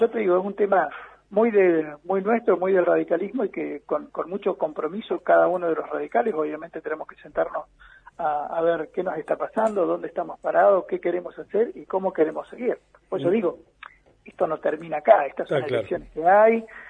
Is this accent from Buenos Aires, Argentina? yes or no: no; Esquel, Chubut, Argentina; saben que soy de Esquel, que nací, que me crié